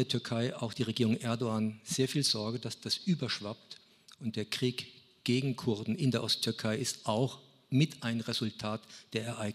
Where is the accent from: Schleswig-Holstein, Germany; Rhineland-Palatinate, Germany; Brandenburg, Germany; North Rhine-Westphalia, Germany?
Rhineland-Palatinate, Germany; Worms; born there; now in Freising, Germany; Ich komme aus Freising bei München, bin aber gebürtiger Wormser